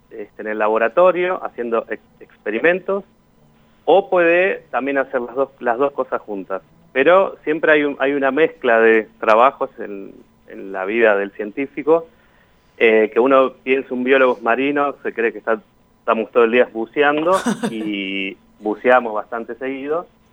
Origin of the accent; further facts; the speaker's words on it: Tapiales, Buenos Aires Province, Argentina; Yo soy de Buenos Aires. Yo me crié en Tapiales, que es un barrio ahí por el mercado central de Buenos Aires. Después viví en Capital hasta los 33 años